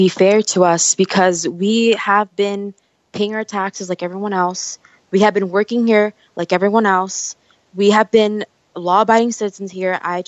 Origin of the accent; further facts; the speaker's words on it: New Jersey, United States; We're both from Jersey, born and raised in Jersey.